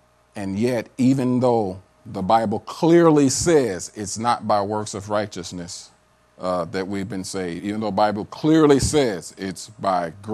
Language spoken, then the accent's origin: English; the South, United States; I'm from the South. We say them. Mama them, daddy them, cousin them.